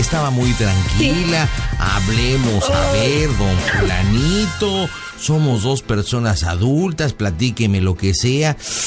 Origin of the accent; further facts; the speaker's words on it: Mexico City, Mexico; Yo también soy chilango.